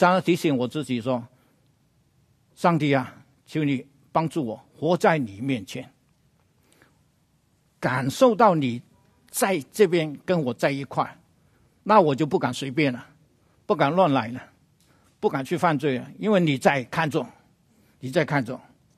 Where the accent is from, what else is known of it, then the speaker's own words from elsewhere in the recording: Guangdong, China; 我们广东人叫他什么老油条啊，隔夜的油条，你知道吗？